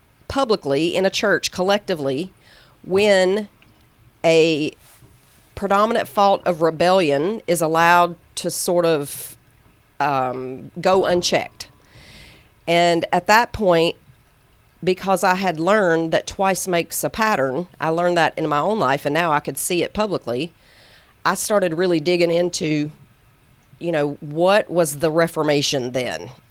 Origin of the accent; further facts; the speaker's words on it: the South, United States; I grew up Baptist down here in the South. I'm sure everybody can tell I'm from the South.